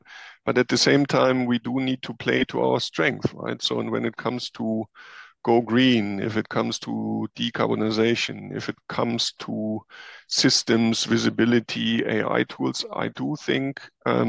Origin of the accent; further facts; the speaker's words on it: Germany; whether it's in Japan or also my home country, Germany